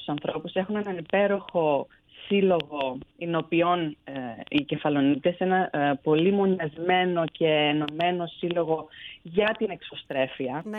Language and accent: Greek; Crete, Greece; now in United States; εδώ στην Ξενιτιά ο τόπος μας είναι η Ελλάδα. Ναι, μένω ιδιαίτερη πατρίδα είναι η Κρήτη, αλλά ο τόπος μου είναι η Ελλάδα.